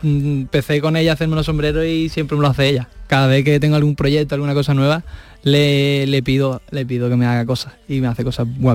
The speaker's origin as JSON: {"language": "Spanish", "town": "Jerez", "region": "Andalusia", "country": "Spain", "said": "Es un símbolo de mi tierra, de Jerez."}